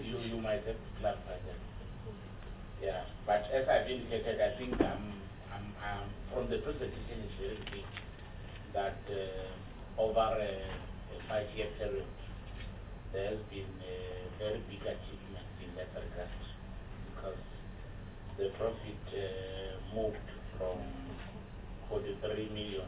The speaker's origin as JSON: {"language": "English", "region": "Limpopo", "country": "South Africa", "said": "because I'm from Bembe District"}